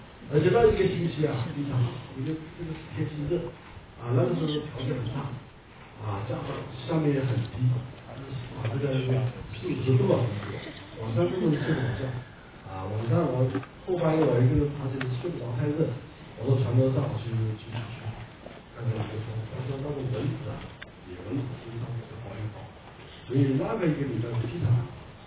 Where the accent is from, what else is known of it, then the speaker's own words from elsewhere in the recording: Shanghai, China; 我作为上海人怎么知道吗